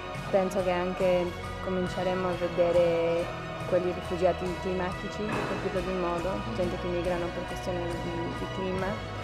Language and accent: Italian; Mexico; now in United States; come messicana negli Stati Uniti la migrazione è forse la cosa che è più presente nella mia vita